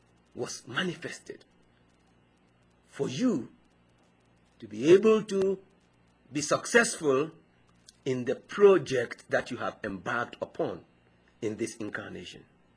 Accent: Ghana; In my language, in the language I was raised in Ghana, our word for sibling is quite interesting.

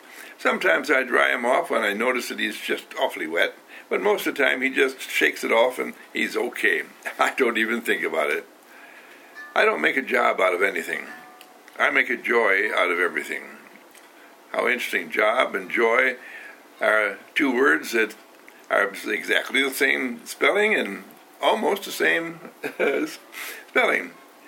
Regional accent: Wauwatosa, Wisconsin, United States; I was brought up in Waltosa, Wisconsin, that's by Milwaukee.

